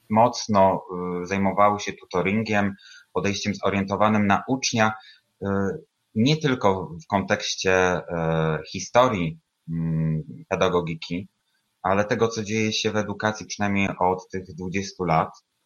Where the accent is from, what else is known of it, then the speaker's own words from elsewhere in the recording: Bielsko-Biała, Silesian Voivodeship, Poland; now in Kraków, Poland; łączę się z Krakowa i tutaj w Krakowie już mieszkam od 11 lat z hakiem. Pochodzę z Bielska Białej